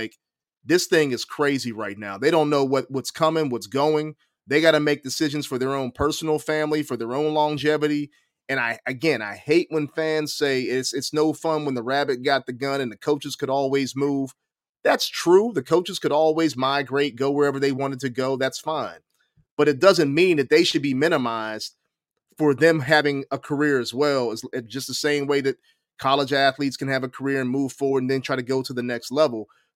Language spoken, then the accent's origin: English; Pennsylvania, United States; moved away as an adult; I grew up in Western PA. Football is life in Western PA.